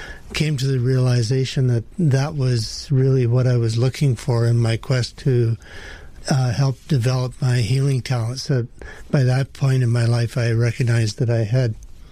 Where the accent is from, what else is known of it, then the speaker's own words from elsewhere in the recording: Ontario, Canada; moved away as an adult; I grew up in Ontario. I came to British Columbia as a young man, and leaving Ontario in February with ice and snow and arriving in British Columbia to green grass and robins, I decided this is where I wanted to live.